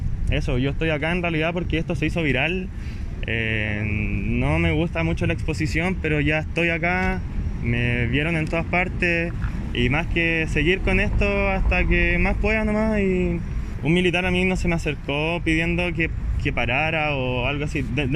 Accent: Puente Alto, Santiago Metropolitan Region, Chile; soy de Puente Alto.

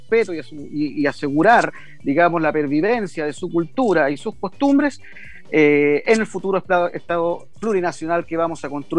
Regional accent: Chile; como pueblo chileno no estamos dispuestos a aceptar ni menos tolerar

